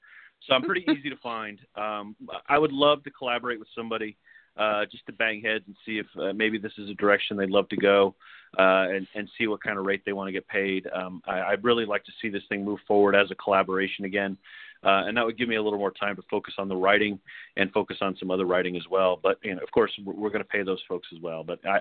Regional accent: San Diego, California, United States; They're going to be based on a detective who's based in San Diego, which is my hometown. So I know it and I can write about it.

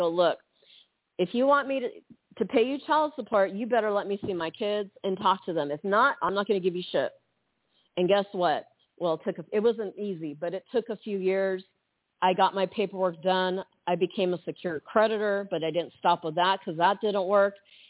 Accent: United States; born there; I was born in the United States, mother effer.

